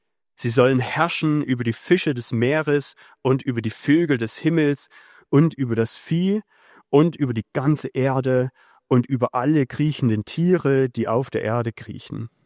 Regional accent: Saxony, Germany; Ich bin in der Nähe von Annaberg-Buchholz geboren und aufgewachsen.

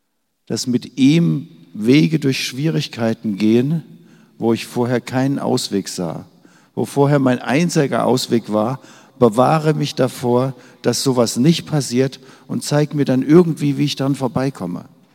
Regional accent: Hesse, Germany; Ich bin im Mittelgebirge groß geworden, so ähnlich wie hier, zwischen Frankfurt und Heidelberg im Odenwald.

